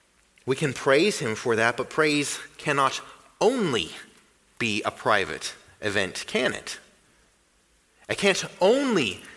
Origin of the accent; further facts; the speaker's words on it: the South, United States; I'm from the South, and their college football, I think, is a bigger deal than it is up here.